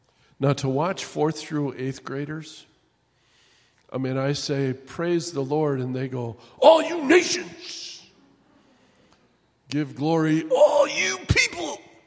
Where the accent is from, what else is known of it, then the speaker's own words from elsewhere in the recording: Green Bay, Wisconsin, United States; even I was born and raised in Green Bay.